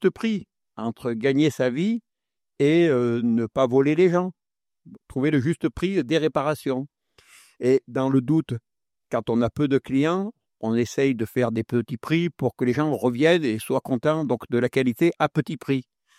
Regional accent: Auvergne-Rhône-Alpes, France; Je suis né près de Valence. J'ai passé donc 15 ans, jusqu'à mes 15 ans dans une ferme avec mon père, mon frère, mes sœurs, ma mère.

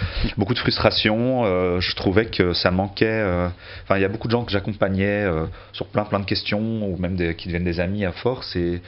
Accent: Belgium; now in France; Ça me permet d'être en France actuellement, parce que je suis pas français, je viens de Belgique.

